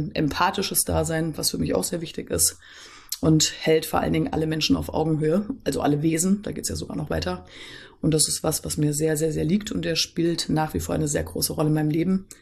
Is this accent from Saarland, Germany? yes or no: no; Fulda, Hesse, Germany; born there; ich bin hier in Fulda geboren. War dann mal zeitweise weg, aber bin wieder wie viele Fuldaer zurückgekommen in die schöne Rhön. Und bin auch gerne hier.